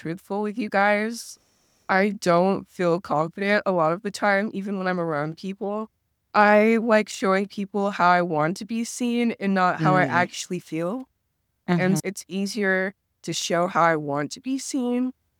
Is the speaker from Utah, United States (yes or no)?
yes; Utah, United States; I'm the only Black person in my family. And already growing up in Utah, there's not a lot of diversity.